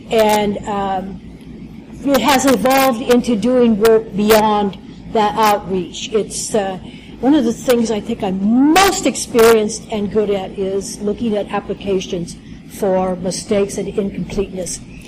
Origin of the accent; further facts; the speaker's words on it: Portland, Oregon, United States; from Portland, Oregon.